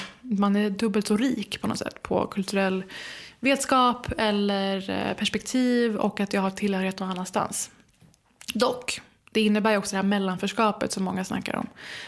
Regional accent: Iran; För vi är väldigt familjeorienterade iranier.

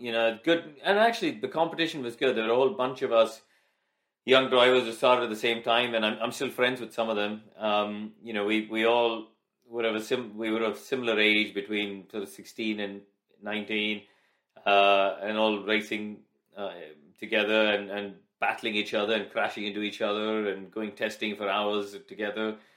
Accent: India; I grew up, I was born and raised in India. We had no kart tracks at the time.

